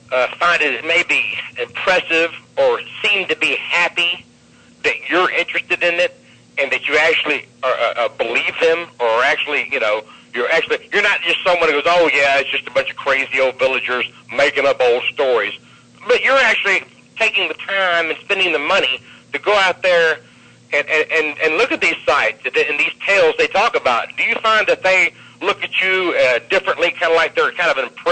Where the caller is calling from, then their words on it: Atlanta, Georgia, United States; from Atlanta.